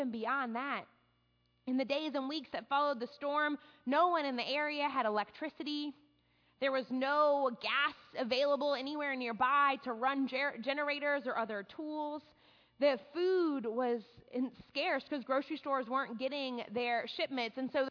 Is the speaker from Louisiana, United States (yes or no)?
yes; New Orleans, Louisiana, United States; Many of you know that I'm from New Orleans, and I was still in high school when Hurricane Katrina hit